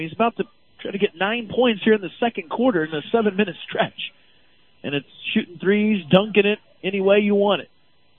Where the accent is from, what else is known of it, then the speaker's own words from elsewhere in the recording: Medicine Lodge, Kansas, United States; You know, I grew up in Medicine Lodge.